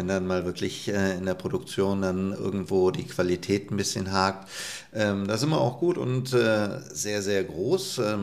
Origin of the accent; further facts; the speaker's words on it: Lindau, Bavaria, Germany; Ich selber bin aus Lindau-Bodensee und dort hatten wir eine Motoreninstandsetzung.